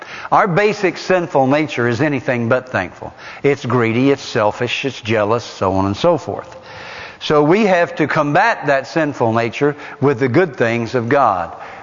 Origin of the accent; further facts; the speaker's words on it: Tennessee, United States; And I grew up right here in Morgan and Roane County. Actually grew up in poverty.